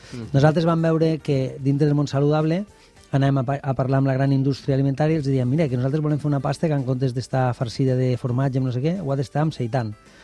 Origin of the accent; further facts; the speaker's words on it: Lleida, Catalonia, Spain; Nosaltres som de Lleida, ja es nota amb l'accent, i això no canviarem mai, vull dir, som d'allà.